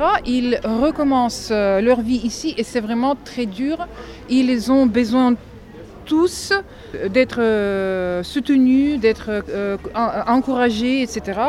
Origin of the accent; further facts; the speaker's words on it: Kharkiv, Kharkiv Oblast, Ukraine; French is a second language; moved away as an adult; now in France; je viens de l'Ukraine. Moi, je suis ukrainienne. Je suis ici au Pas-de-Calais avec mes trois enfants et un chien. Ça a commencé le 24 février. Ma famille, nos cinq enfants et mon mari, nous avons quitté Kharkiv, c'est la ville à la frontière avec